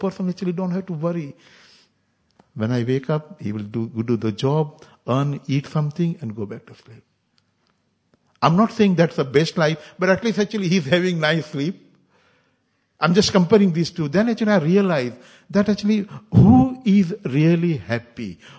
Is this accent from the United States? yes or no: no; India; English is a second language; When I went to India, I'm from India, but actually when I went to India again